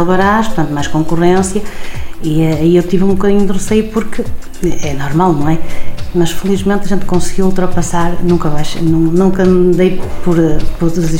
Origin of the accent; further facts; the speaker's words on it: Penafiel, Porto, Portugal; now in Viana do Castelo, Portugal; e daí eu vim para Viana, porque eu também não sou de cá, sou de Penafiel.